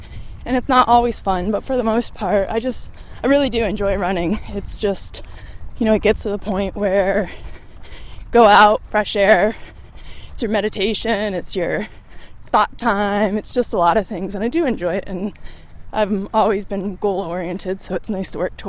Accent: New England, United States; Growing up in New England, it's just one of those New England traditions.

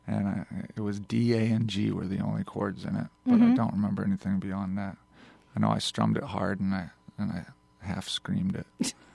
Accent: Colorado, United States; also born or lived in Tennessee; Kind of back and forth between Colorado and Tennessee.

